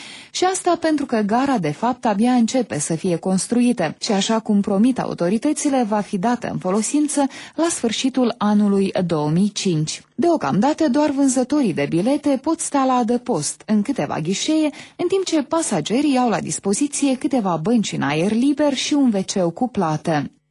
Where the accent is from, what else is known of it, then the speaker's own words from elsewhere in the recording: Bălți, Moldova; Eu sunt din Bălți, dar plec acum spre Ucraina.